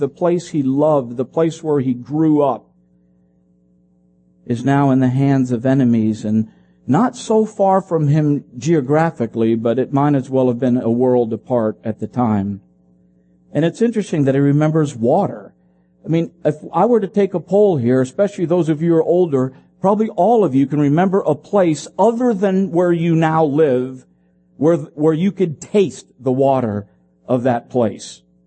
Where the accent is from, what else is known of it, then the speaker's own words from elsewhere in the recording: Philippines; I grew up in the Philippine Islands, so, you know, like mangoes, that certain tastes could bring me back, right?